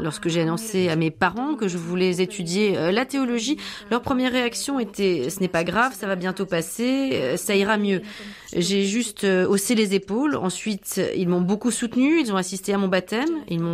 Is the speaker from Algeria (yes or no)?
no; Louny, Ústí nad Labem Region, Czechia; Je suis originaire de la ville de Louny, située en Bohême du Nord, qui a une tradition hussite.